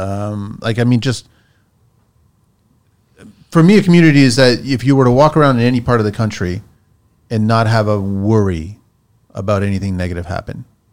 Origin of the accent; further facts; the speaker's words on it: Canada; I'm a Canadian, I'm Portuguese